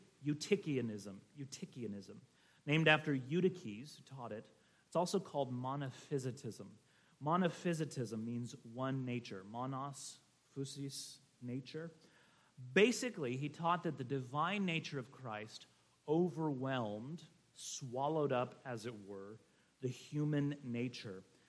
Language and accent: English; California, United States; I grew up in Coachella Valley in California with a ton of migrant worker kids.